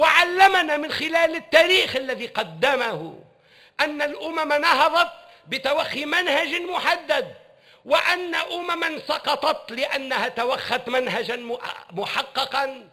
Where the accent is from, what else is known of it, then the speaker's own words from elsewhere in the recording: Tunisia; وسألت الله تعالى أن يردني إلى بلدي تونس في أقرب الأحيان